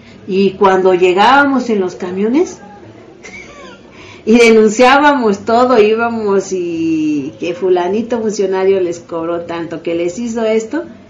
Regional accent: Mexico; si nosotros, como mexicanas, no nos quieren atender, hay discriminación

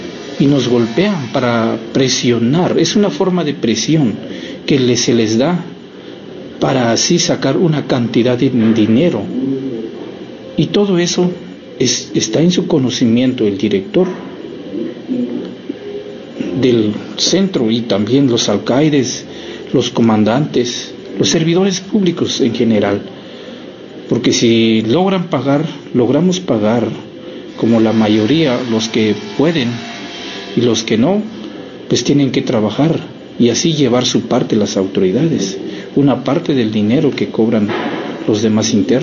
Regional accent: San Juan Chamula, Chiapas, Mexico; first language Tzotzil; Spanish is a second language; indígena, originario del pueblo de San Juan Chamula, Chiapas. Como todos en mi pueblo, mi lengua materna es tzotzil.

